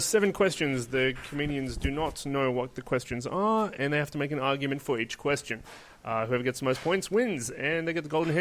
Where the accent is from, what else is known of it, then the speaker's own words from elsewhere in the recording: Israel; I'm an Arab from Israel